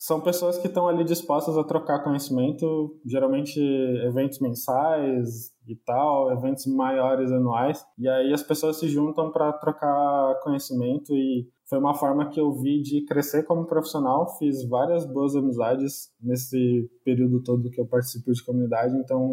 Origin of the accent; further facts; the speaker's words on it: São Paulo, Brazil; Eu sou de São Paulo, né?